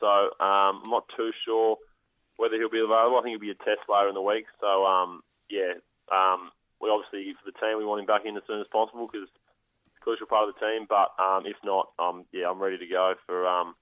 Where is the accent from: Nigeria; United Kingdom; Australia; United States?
Australia; Melbourne, Victoria; I'm from Melbourne.